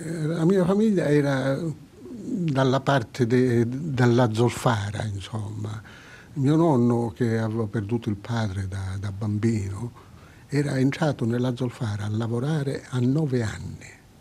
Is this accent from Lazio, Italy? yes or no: no; Racalmuto, Sicily, Italy; born there; Sono nato a Racalmuto nel 1921. Racalmuto è un paese in provincia di Agrigento